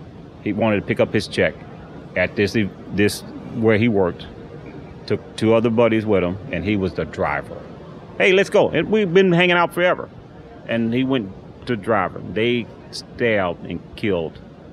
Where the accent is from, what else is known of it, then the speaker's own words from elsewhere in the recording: Houston, Texas, United States; I'm from Houston. I grew up in Sunnyside.